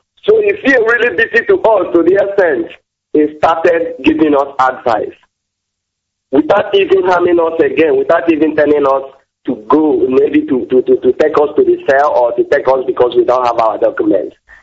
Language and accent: English; Uzuakoli, Abia, Nigeria; now in Malaysia; from Abia State in Uzakoli, in Biafra land.